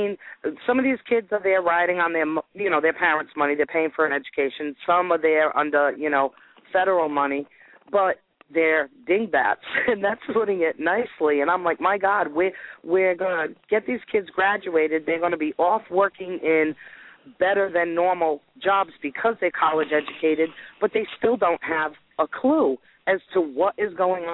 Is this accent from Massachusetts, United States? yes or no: yes; Massachusetts, United States; Like I said, I'm from the Massachusetts, Rhode Island area.